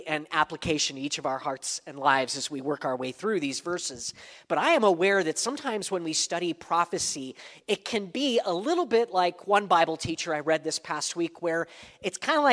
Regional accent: San Bernardino, California, United States; I remember that growing up in San Bernardino. We've got mountains there that skirt the valley

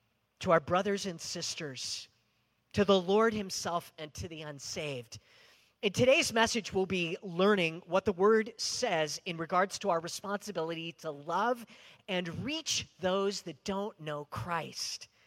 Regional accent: Rialto, California, United States; I grew up in Rialto, and where we lived was sort of, it was below where my elementary school was, kind of middle-income neighborhood, but above us, there was a large area of low-income housing

